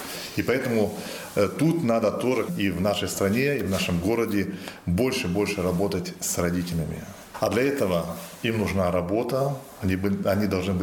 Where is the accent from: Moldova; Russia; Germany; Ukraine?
Germany; никак я немец